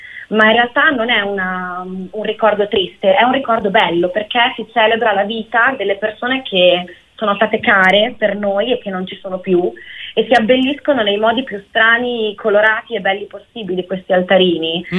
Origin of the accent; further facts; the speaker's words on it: Forlì, Emilia-Romagna, Italy; Non mi accontentavo della mia città, io sono di Forlì